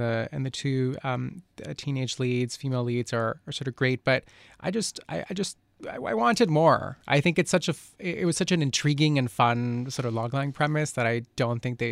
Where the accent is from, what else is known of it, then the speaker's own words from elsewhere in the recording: Colombia; So I grew up in Colombia, which is near, it's next door to Venezuela.